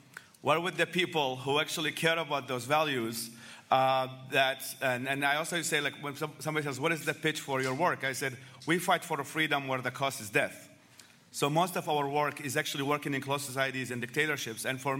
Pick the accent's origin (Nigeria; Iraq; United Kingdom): Iraq; moved away; I grew up in Iraq, invaded by America, and the whole story of America was we're here to bring you liberty and bring you freedom and all of that stuff. And I come to the West